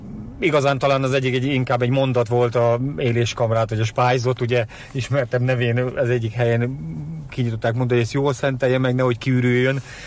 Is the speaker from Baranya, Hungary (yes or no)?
no; Miskolc, Borsod-Abaúj-Zemplén, Hungary; born there; mivel én miskolci születésű vagyok, tehát számomra szinte ugyanaz volt.